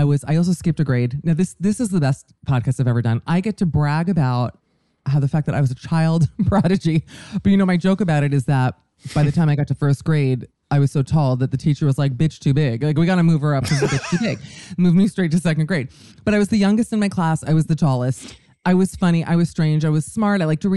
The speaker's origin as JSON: {"language": "English", "town": "Miami", "region": "Florida", "country": "United States", "said": "down to South Beach, because I'm from Miami, which is where I am right now"}